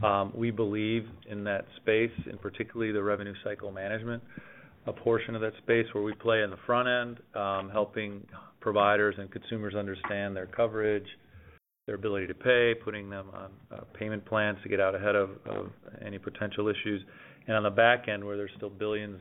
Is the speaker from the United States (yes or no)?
yes; Cleveland, Ohio, United States; now in Chicago, United States; I am from Cleveland, so I'm also hoping for a good next couple of weeks living in Chicago here.